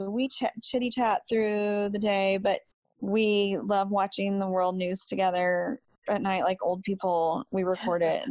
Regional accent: Texas, United States; We pass around a dish towel, as my Texan roots have taught me.

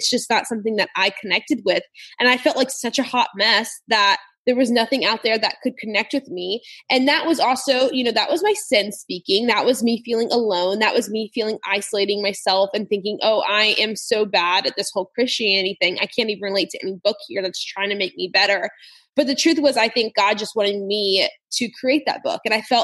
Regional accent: Louisiana, United States; But I'm 24 years old. I am from South Louisiana, which just like you are.

